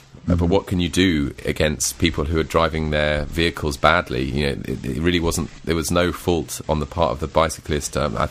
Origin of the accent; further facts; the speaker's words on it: England, United Kingdom; Whereas in London, we're a little bit more, you know, body conscious, and the nudity is like, we're terribly English.